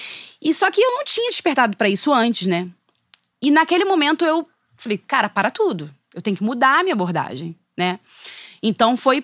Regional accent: São João de Meriti, Rio de Janeiro, Brazil; Fiz o curso normal lá em São João de Meriti, na cidade onde eu nasci, né?

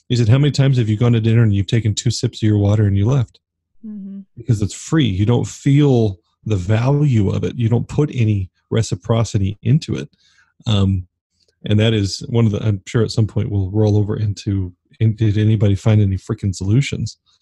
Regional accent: Arizona, United States; And I, growing up in Arizona, a vast majority of the yards in Arizona are gravel and desert landscape.

